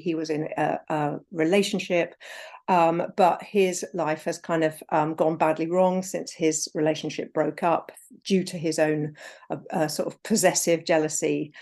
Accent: South West England, United Kingdom; I'm from the West Country originally, and I used to go to Weston all the time as a kid

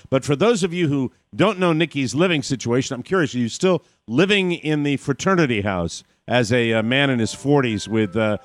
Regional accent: Ireland; But being that I am an Irishman and occasionally that glass not only is half full, but there's a half empty glass there as well

